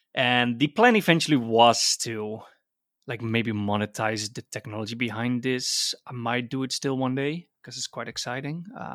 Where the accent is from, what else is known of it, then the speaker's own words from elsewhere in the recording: Netherlands; I'm from Holland.